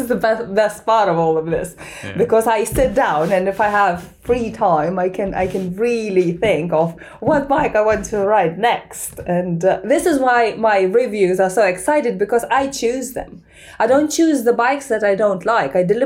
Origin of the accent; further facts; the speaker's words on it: Lithuania; Yes, and in Lithuania, we have deep winters with minus 30 degrees as well.